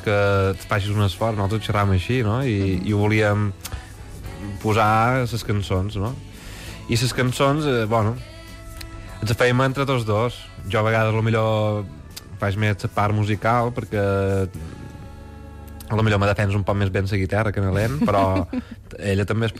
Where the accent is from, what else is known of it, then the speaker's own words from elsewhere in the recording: Balearic Islands, Spain; nosaltres mos ho prenem tot amb molta calma com a menorquins